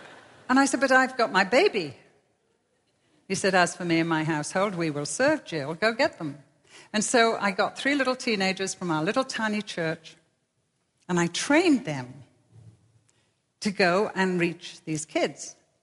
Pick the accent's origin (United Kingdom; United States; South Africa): United Kingdom; England; the hardest thing for me as an English lady whose home is a castle in the whole of my Christian life